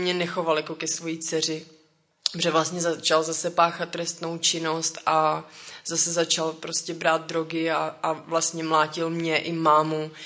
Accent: Most, Ústí nad Labem Region, Czechia; Takže já pocházím z Mostu, narodila jsem se v Mostě a vyrůstala jsem v Mostě

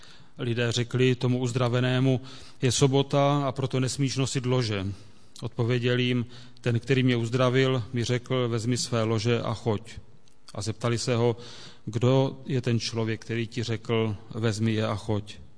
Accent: Havířov, Moravian-Silesian Region, Czechia; A protože jsem vyrůstal v Havířově, tak všechny biblické příběhy se odehrávaly v Havířově

